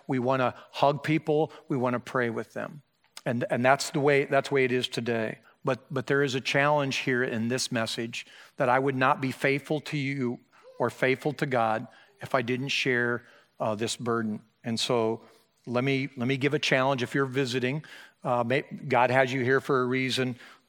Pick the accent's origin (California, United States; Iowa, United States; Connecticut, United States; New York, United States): Iowa, United States; I'm so thankful to be born and raised in Iowa in this part of the world